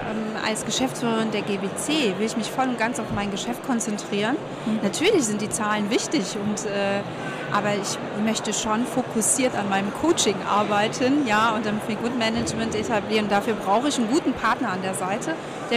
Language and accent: German; Meerbusch, North Rhine-Westphalia, Germany; Ich komme hier aus Meerbusch